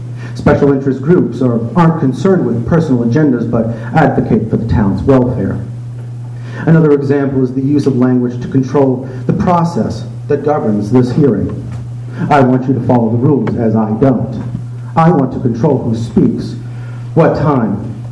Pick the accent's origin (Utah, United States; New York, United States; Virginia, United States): Utah, United States; Cedar Fort; I'm from Cedar Fort.